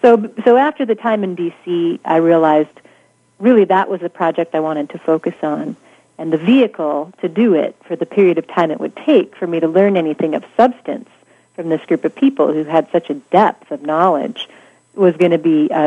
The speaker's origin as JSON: {"language": "English", "region": "Montana", "country": "United States", "said": "Well, I'm from Montana."}